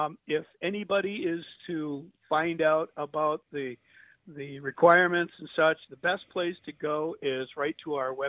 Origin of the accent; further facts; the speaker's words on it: Green Bay, Wisconsin, United States; I was one of those little kids along the rails and looking through the fences back in the 60s when I grew up in Green Bay.